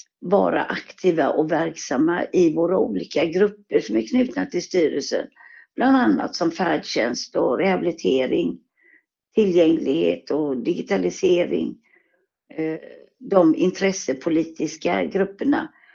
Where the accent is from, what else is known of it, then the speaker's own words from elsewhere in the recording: Gothenburg, Västra Götaland County, Sweden; Vi bor i Munkebäck helt enkelt. Jag är urgöteborgare.